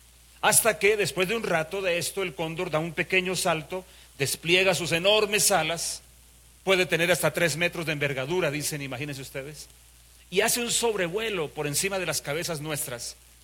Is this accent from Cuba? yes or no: no; Colombia; Desde ese día soy el colombiano más orgulloso de los cóndores.